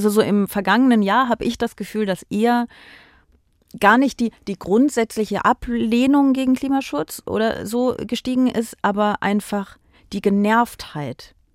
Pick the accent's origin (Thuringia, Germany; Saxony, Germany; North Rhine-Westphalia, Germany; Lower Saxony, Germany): North Rhine-Westphalia, Germany; Aachen; also born or lived in Netherlands; Ich komme aus Aachen, ja. Ich habe aber auf niederländischer Seite gewohnt.